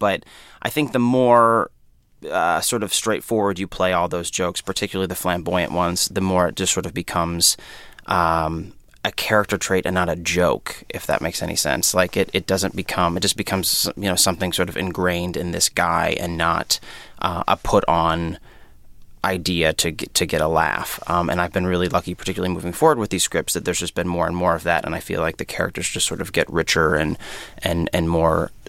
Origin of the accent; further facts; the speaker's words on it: Nebraska, United States; moved away; He's from Indiana. I'm from Nebraska. We were both raised Catholic. We both moved to, you know, big cities sort of as soon as we could.